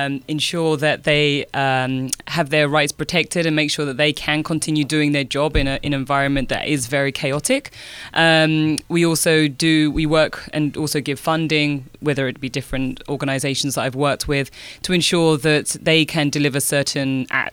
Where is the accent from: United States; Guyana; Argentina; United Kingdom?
United Kingdom; born there; No, I was actually born in the UK.